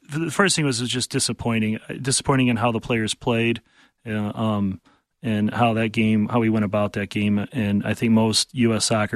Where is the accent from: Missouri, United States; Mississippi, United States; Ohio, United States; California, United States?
Missouri, United States; St. Louis; I grew up in St. Louis, so